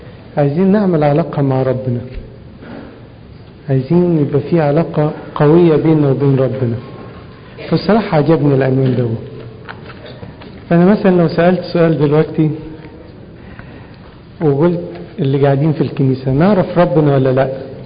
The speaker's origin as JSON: {"language": "Arabic", "region": "Upper Egypt", "country": "Egypt", "said": "يعني في مثل بلدي عندنا في الصعيد يقول ايه؟"}